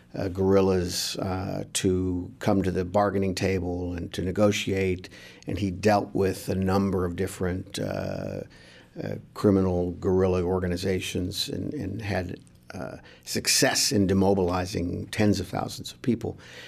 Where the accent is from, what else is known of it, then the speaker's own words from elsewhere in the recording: Wichita, Kansas, United States; now in Washington, United States; Right. I'm from Wichita, Kansas. Get back there often.